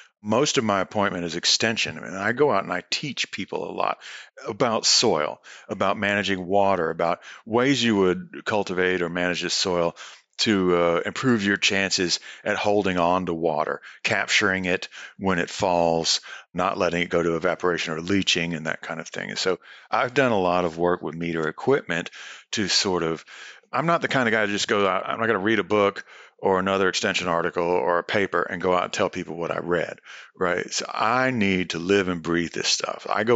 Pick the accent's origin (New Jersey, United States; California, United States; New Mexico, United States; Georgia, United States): Georgia, United States; Athens; now in College Station, United States; I live over here in College Station, Texas. And I came from Athens, Georgia, so that was quite an adjustment for me